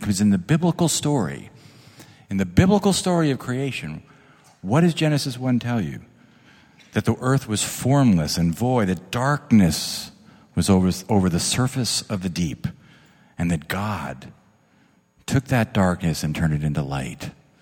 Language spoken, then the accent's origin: English; New Jersey, United States; I mean, I grew up on the Jersey Shore, and I used to, do the body surfing thing